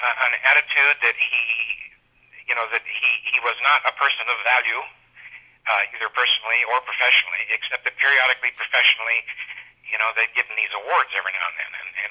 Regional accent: Moses Lake, Washington, United States; also born or lived in Spokane / San Francisco; I was born in Spokane, grew up in a little town called Moses Lake. Actually, the other half of my life, I grew up in San Francisco, but my high school years were back up here in Washington State again.

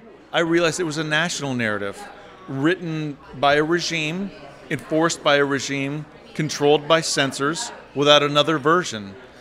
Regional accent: Arizona, United States; now in California, United States; I grew up in Arizona.

